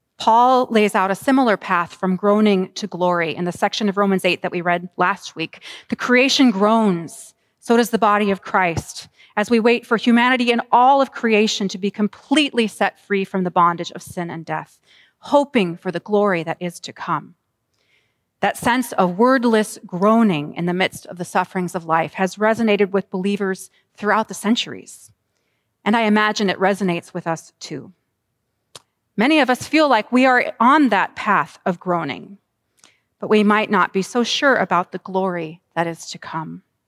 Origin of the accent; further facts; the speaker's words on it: California, United States; I grew up in California, and my family had a cabin in Arizona that we would go to often in the summers